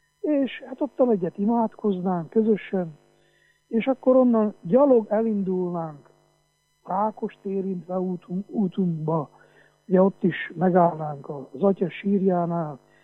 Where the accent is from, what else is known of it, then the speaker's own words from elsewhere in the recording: Transylvania, Romania; én, mint székely ember, büszke örömmel gondolok ezekre az eseményekre.